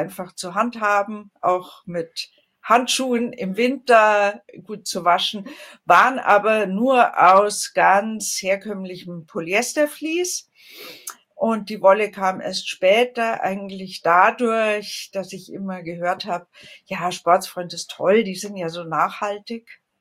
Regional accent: Munich, Bavaria, Germany; Ich komme aus München und ich wohne und arbeite dort

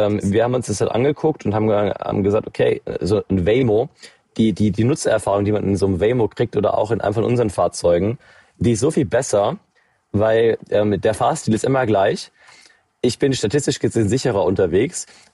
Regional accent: Bavaria, Germany; Also ich bin aufgewachsen in Bayern, ich habe eine Großfamilie

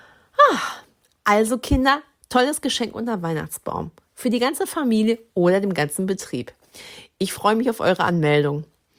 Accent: Dortmund, North Rhine-Westphalia, Germany; Ich komme ja aus Dortmund

